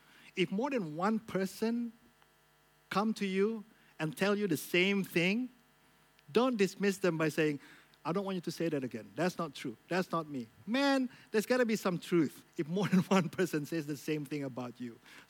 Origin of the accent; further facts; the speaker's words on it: Jakarta, Indonesia; I come from Jakarta. It's a big city.